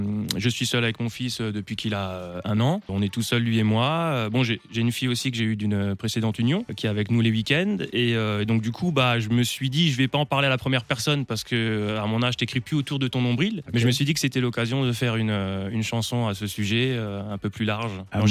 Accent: Strasbourg, Grand Est, France; Ah ouais, je suis strasbourgeois, je suis né ici et je vis ici.

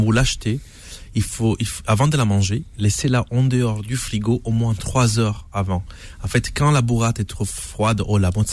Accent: Calabria, Italy; Peperoncino di Soverato. C'est une petite ville à côté de chez moi, en Calabre.

